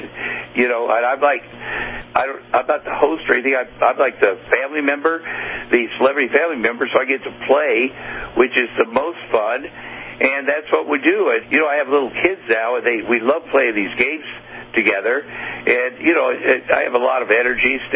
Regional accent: Tubal, Iowa, United States; when I grew up in Tubal, Iowa, as a single father, you know, he went to work and he came home

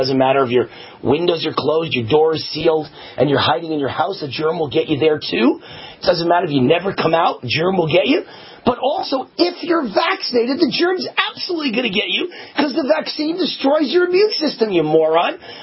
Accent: New York, United States; I used to love the guy, by the way, as a kid growing up in New York.

